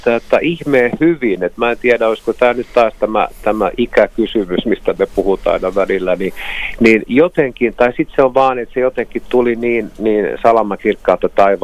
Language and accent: Finnish; Alaveteli, Ostrobothnia, Finland; se oli kotikylässäni Alavetelissä siinä niin kuin nuorisoseuran talolla